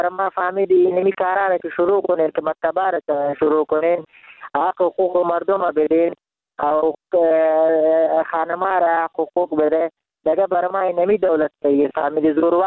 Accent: Jalalabad, Nangarhar, Afghanistan; من خودم افغان هستم، من انگرار هستم، من خواهر شهر جلال آباد هستم.

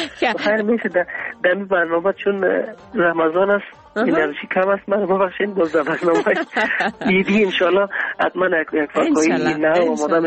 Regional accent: Afghanistan; از افغانستان هستم

